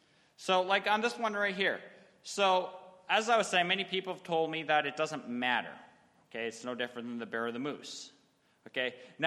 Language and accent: English; Minnesota, United States; now in Alaska, United States; And everything in Alaska compared to my home state of Minnesota is fantastically better.